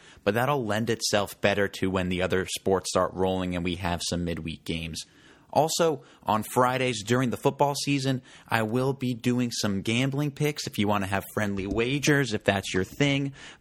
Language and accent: English; New Jersey, United States; I'm not. I'm from the North. I'm from New Jersey, where we focus more on the pro teams.